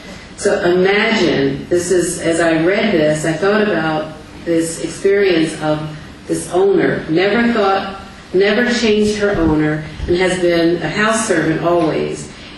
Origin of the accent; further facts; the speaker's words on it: Philadelphia, Pennsylvania, United States; The notion that I experienced growing up in Philadelphia and then also looking at photographs and studying here